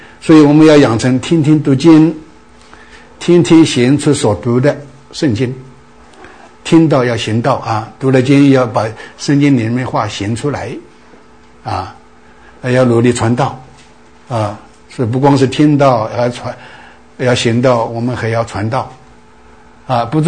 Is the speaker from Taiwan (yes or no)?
yes; Taiwan; 我们从台湾来的就好记啊，我们台湾有个三七五锦珠啊